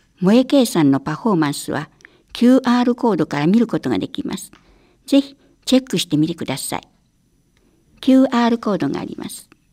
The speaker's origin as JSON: {"language": "Japanese", "region": "Shizuoka", "country": "Japan", "tie": "born or raised there", "said": "私の地元静岡県でスクールを始めると聞き、趣味程度で通い始めました。"}